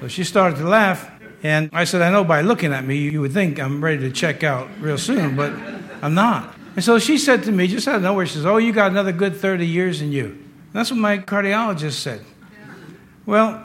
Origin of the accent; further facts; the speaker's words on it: Yonkers, New York, United States; And I grew up in New York City, as you know, Yonkers, actually.